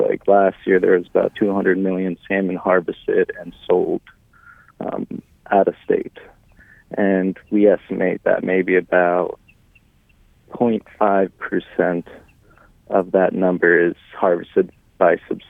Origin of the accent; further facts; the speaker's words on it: Hooper Bay, Alaska, United States; I am originally from Hooper Bay, the Bohiyaw community